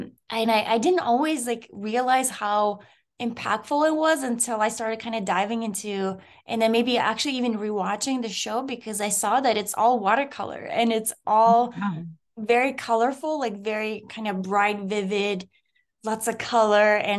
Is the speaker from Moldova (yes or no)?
yes; Moldova; English is a second language; I grew up in Moldova, and it's a country like that used to be part of the USSR